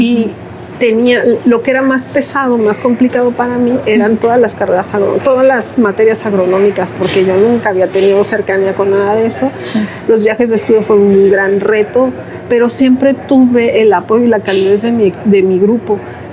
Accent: Ecatepec, State of Mexico, Mexico; yo soy originaria... Yo nací en el Distrito Federal, pero por azar del destino estoy... Bueno, viví muchos años, toda mi infancia y toda mi juventud en el Estado de México, en Ecatepec. Entonces, esto es muy cerca de Chapingo.

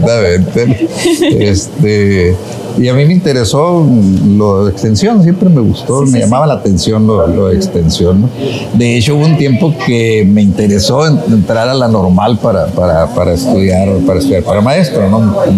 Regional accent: Empalme, Sonora, Mexico; born there; also born or lived in Hermosillo; Pues les decía que nací en Empalme, de ahí pues me vine a Hermosillo a estudiar la carrera de Zootecnia, ¿no? En la Universidad de Sonora. Yo estudié 5 semestres aquí

